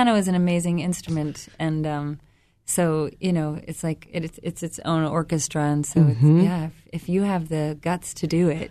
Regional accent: Vermont, United States; And a lot of I grew up in Vermont, actually, like Owen did. We both come from the western part of Vermont.

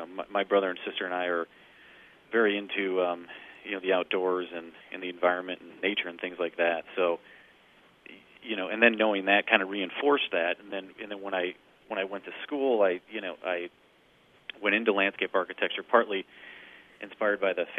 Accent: Chicago, Illinois, United States; I grew up in the Chicago area, so we'd often go to the parks

